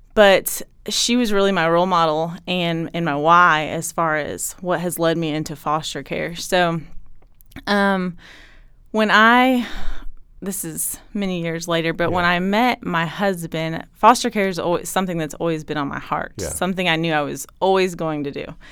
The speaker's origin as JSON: {"language": "English", "town": "Danville", "region": "Illinois", "country": "United States", "moved": "as an adult", "lives_now": "Georgetown, United States", "said": "I am originally from Danville, Illinois, actually. I moved here to attend college many years ago and attended Eastern Kentucky University. Met my husband, long story short, ended up staying here in Kentucky. We resided in Georgetown."}